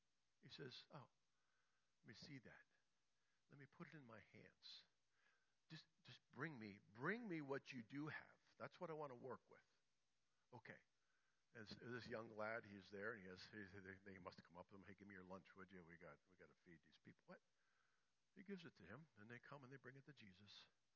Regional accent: United States; I'm thankful that I'm an American. I'm even more thankful that I'm a Christian, and my Christian heritage

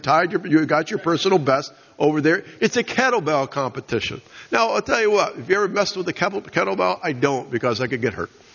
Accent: Pittsburgh, Pennsylvania, United States; I grew up around Pittsburgh, and that was the city of champions back in the 70s.

